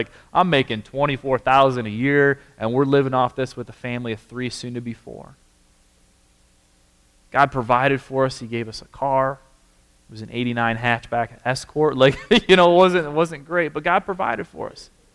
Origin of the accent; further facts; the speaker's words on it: Michigan, United States; when I was back in Michigan, and maybe you've enjoyed this whole sermon until I said I'm from Michigan